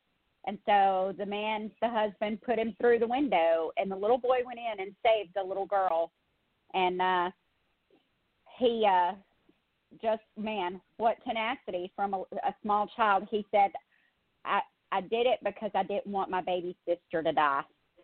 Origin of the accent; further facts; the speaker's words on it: Tennessee, United States; it comes from my home state of Tennessee.